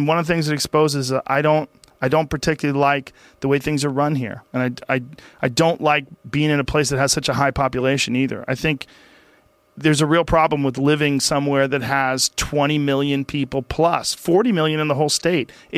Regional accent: Boston, Massachusetts, United States; I always felt like there was something real humbling about growing up in Boston because it got so goddamn cold and it snowed so much

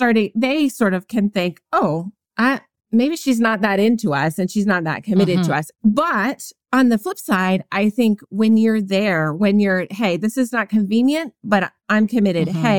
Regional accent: New England, United States; I thought, I have nothing in common with these women, because I was from New England.

